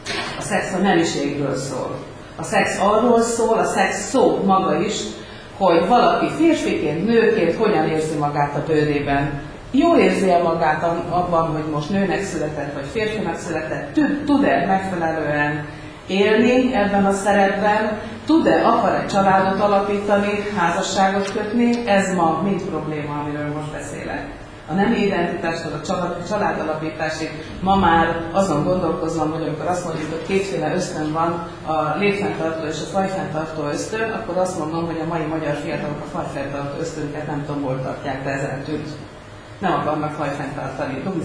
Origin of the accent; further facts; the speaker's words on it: Kecskemét, Bács-Kiskun, Hungary; én ugye kecskeméti vagyok